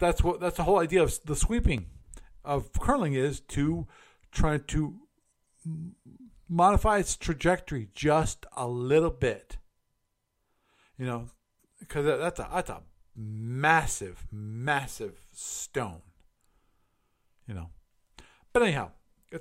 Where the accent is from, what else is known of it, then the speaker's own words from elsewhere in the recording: Maryland, United States; Of course, I grew up in Maryland where the local bar down the end of the block where up here they call them family restaurants.